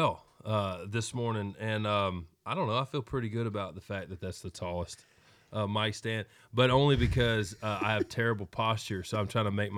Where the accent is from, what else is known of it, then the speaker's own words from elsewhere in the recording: Arkansas, United States; also born or lived in Bradenton, United States; I grew up on a cattle farm, and I'm from Arkansas. I was born there. My mom got remarried. We moved to Florida.